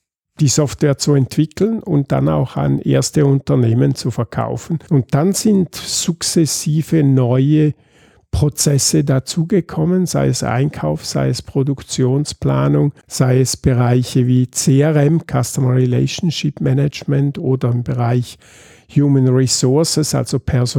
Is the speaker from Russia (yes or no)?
no; St. Gallen, Switzerland; also born or lived in Ticino / Graubünden; ich komme aus der Ostschweiz, bin 60 Jahre alt und aufgewachsen, ein Teil in der italienischen Schweiz, ein Teil in Graubünden und ein Großteil in St. Gallen und habe da auch meine Ausbildungen, mein Studium absolviert